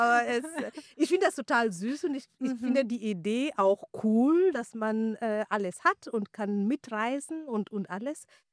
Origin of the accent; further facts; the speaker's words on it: Nanyuki, Laikipia County, Kenya; German is a second language; now in Germany; ich bin in Kenia geboren, in Nanyuki, das ist eine kleine Stadt. Und bin auch da groß geworden und dann zur Schule auch gegangen, Grundschule und weiterführende Schule war ich in eine andere Stadt und dann studiert in Nairobi.